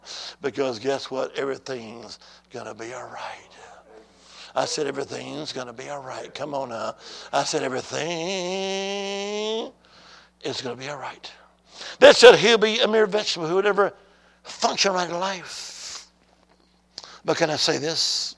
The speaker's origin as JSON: {"language": "English", "region": "Alabama", "country": "United States", "said": "I'm from the Holy Land. I am. Alabama."}